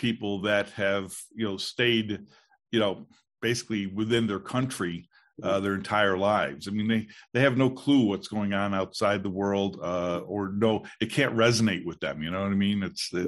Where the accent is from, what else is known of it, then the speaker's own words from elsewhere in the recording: New York, United States; And I have to, you know, since I'm from New York, I have to speak a little bit slower than I would normally.